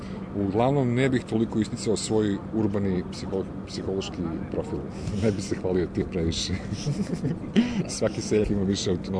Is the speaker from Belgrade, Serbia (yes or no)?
yes; Zemun, Belgrade, Serbia; Ja sam recimo došao iz Zemuna koji je možda još i stariji od Beograda.